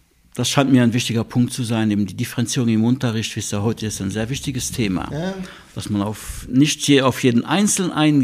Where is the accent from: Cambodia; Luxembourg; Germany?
Luxembourg; accent: Moselle Franconian; moved away as an adult; now in Switzerland; Ich komme aus Luxemburg, deshalb habe ich so einen moselfränkischen Akzent.